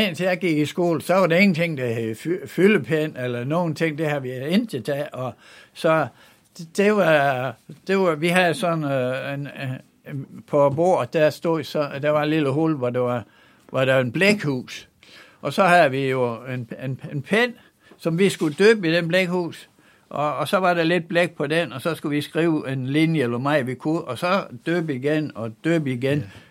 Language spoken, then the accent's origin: Danish; Troldhede, Central Denmark Region, Denmark; Jeg kommer fra Troldhede af. Der var mit barndomshjem.